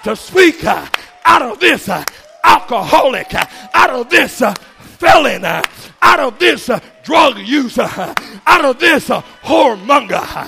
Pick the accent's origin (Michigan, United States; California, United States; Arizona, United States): California, United States; Los Angeles; y'all know I'm from Skid Row, I ain't got to get a suit?